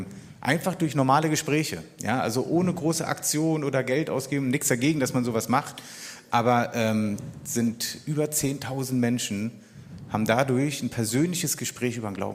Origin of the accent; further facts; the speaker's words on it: Berlin, Germany; ich als echter Berliner wirklich zum ersten Mal hier in dieser Region bin